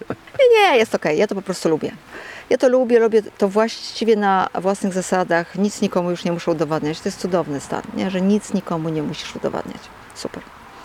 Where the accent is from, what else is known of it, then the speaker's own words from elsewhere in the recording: Gdańsk, Pomeranian Voivodeship, Poland; jestem z Gdańska, bo jestem bardzo z Gdańskiem związana i kocham to miasto. Bardzo. Ale żyję sobie tutaj właśnie tak wśród ptaków.